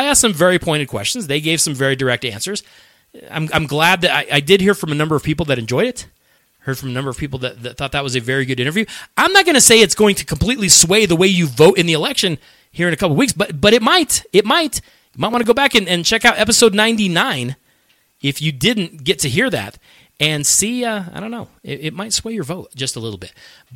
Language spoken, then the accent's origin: English; Denver, Colorado, United States; Yes, I live in Denver, born and raised in Denver.